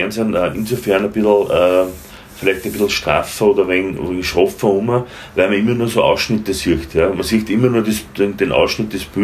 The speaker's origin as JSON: {"language": "German", "town": "Linz", "region": "Upper Austria", "country": "Austria", "said": "Oder als Linzer werde gegen die Wiener."}